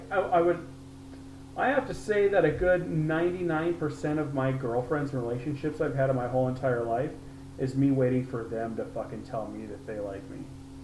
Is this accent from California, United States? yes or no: yes; California, United States; now in Elkhart, United States; when I moved here from California, I think initially people were interested in me because I was the kid from out of town.